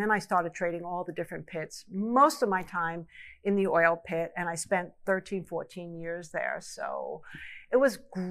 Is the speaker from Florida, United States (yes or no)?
no; New York, United States; Well, I grew up in New York, and I grew up with parents that were very middle class.